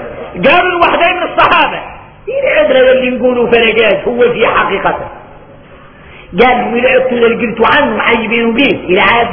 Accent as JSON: {"language": "Arabic", "country": "Mauritania", "said": "وعادوا احنا موريتاني يجي الواحد منا ساجد"}